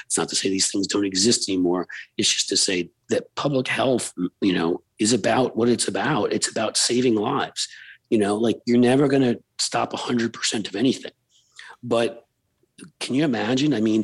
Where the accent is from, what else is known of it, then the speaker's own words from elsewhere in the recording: New York City, New York, United States; because I grew up in New York City, and so everybody can hate me listening here because I'm a Yankees fan.